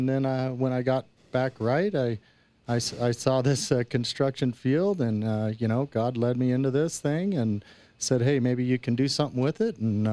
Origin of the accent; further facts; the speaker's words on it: Bailey, Colorado, United States; Well, I am from here in Colorado. So you're a native. I'm a local native here in Colorado, and... I was raised up in the mountains and a nice little town called Bailey.